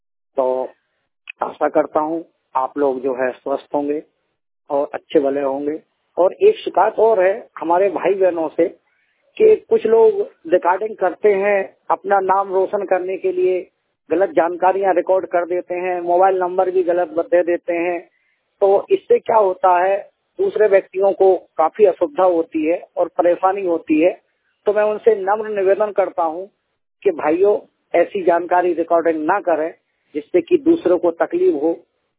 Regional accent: Itarsi, Madhya Pradesh, India; नगर इटारसी, जिला नर्मदापुरम, मध्य प्रदेश का निवासी हूँ

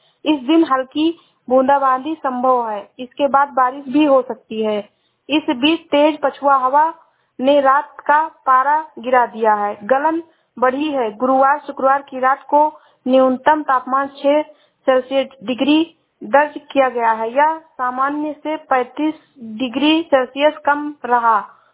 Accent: Uttar Pradesh, India; मैं जिला श्रावस्ती से हूँ।

